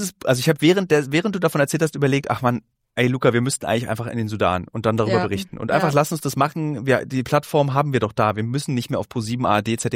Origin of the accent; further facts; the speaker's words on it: Berlin, Germany; wie ich mit Neonazis aufgewachsen bin in Lichtenberg.